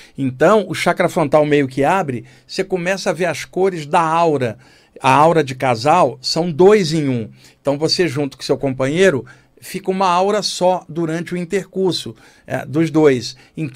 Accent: Rio de Janeiro, Brazil; now in São Paulo, Brazil; quando eu vim do Rio para São Paulo, no finalzinho da década de 80

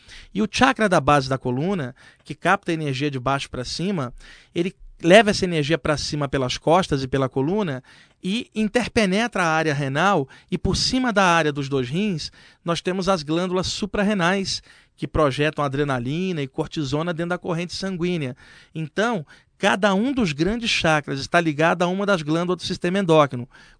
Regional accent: Rio de Janeiro, Brazil; moved away as an adult; now in São Paulo, Brazil; eu sou do Rio de Janeiro. Eu moro em São Paulo desde 89, né? Eu vivi no Rio de Janeiro até os 28 anos, quando eu mudei para cá. Então, estou morando aqui há 15 anos, hoje eu tenho 43.

